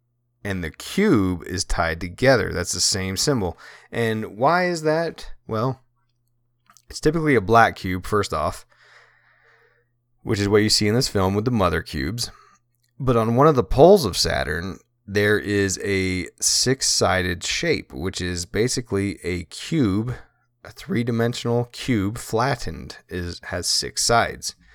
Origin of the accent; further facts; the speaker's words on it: East Coast, United States; now in Utah, United States; I've been here more than 10 years now, so I'm a transplant from the East Coast.